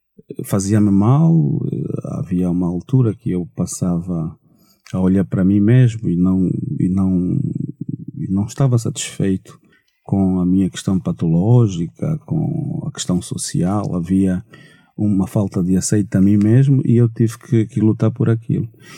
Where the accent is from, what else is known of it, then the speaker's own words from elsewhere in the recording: Caála, Huambo, Angola; born there; first language Umbundo; é um jovem natural do Uambo, já agora, nasci na Kaala. Infelizmente não conheço o Uambo. falo um bocadinho umbundo, porque na altura vivi com a minha avó durante algum tempinho.